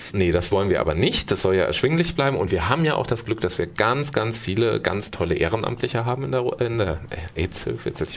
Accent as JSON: {"language": "German", "region": "Baden-Württemberg", "country": "Germany", "tie": "born or raised there", "said": "Ich bin ja hier aufgewachsen in der Gegend, was man mir nicht unbedingt anhört, aber ist so."}